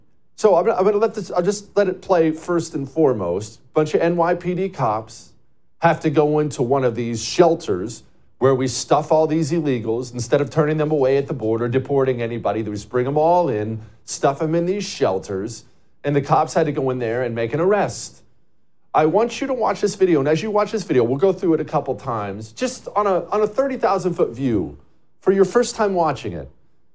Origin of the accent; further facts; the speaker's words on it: United States; And as an American, as Americans, we are so spoiled to just look at that stuff on television, right?